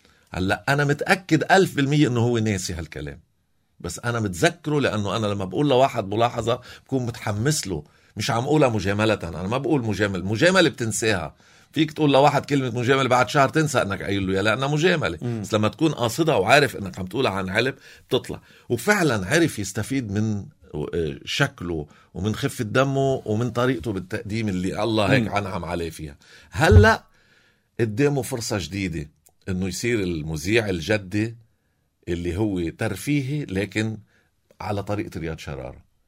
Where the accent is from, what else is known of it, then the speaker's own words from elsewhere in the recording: Lebanon; انه معقول انا لبناني مش عارف انه في عنا هالمناظر الحلوة